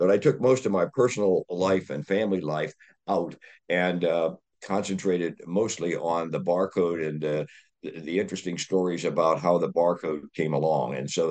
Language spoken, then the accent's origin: English; Dayton, Ohio, United States; But growing up in Dayton, Ohio, in the shadow of National Cash Register